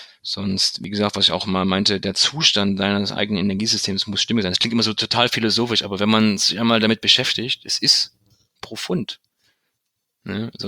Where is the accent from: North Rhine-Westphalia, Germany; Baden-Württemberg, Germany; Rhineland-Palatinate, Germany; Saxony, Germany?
Saxony, Germany; Chemnitz; aus Chemnitz, meiner Heimatstadt.